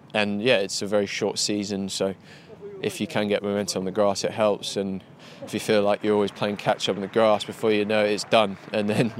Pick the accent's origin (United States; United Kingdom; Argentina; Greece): United Kingdom; Playing another Brit, being the British number one, you obviously want to win